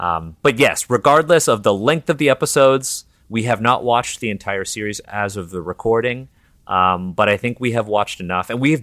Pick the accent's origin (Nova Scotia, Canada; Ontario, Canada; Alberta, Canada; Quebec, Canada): Ontario, Canada; Toronto; first language English; I was born and raised in Toronto. English is my first language. My father came here from China and my mother was born here. Both of them speak Chinese fluently.